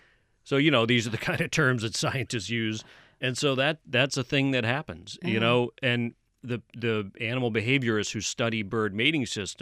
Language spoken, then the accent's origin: English; Brockton, Massachusetts, United States; You know, I grew up in Brockton. Not a lot of wilderness in Brockton, at least not the nature kind.